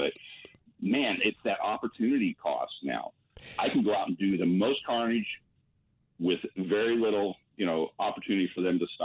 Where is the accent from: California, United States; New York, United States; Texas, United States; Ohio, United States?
Texas, United States; You know, it's like I'm a Texas resident. I grew up in Texas my whole life.